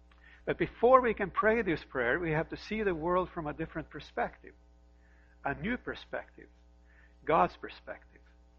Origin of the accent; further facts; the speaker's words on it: Norway; I grew up in Norway, as all of you know.